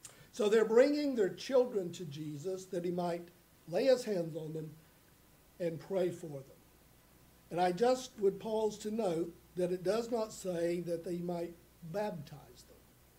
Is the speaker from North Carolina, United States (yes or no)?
yes; North Carolina, United States; I'd gone down to preach a funeral in my hometown in North Carolina.